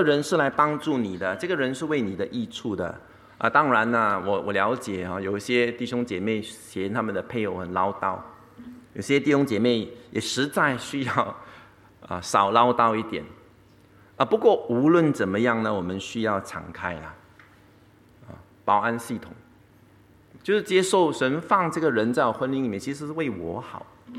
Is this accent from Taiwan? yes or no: no; Singapore; 我是新加坡人嘛